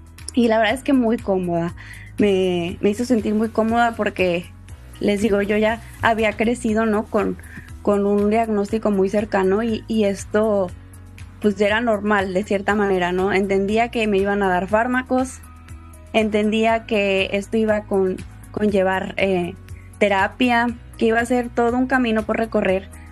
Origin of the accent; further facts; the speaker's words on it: Tampico, Tamaulipas, Mexico; also born or lived in Puebla; yo soy originaria de Tampico, Tamaulipas, y anteriormente al egresar de la carrera estuve viviendo en Puebla, pero venía seguido acá a casa